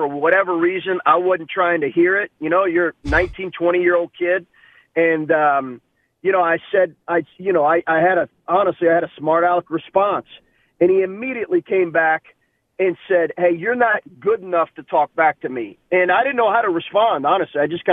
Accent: Lexington, Kentucky, United States; And, you know, we grew up in Lexington, Kentucky.

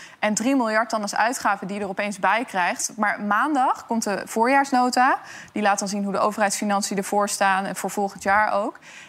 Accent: Drenthe, Netherlands; Ik ben ook geen echte Drent. Ik kwam daar op mijn 4e wonen. Dan ben je geen echte Drent.

